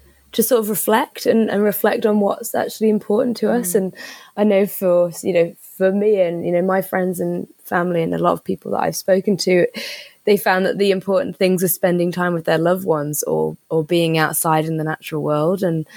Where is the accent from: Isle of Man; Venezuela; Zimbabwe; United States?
Isle of Man; I was really lucky growing up on the Isle of Man.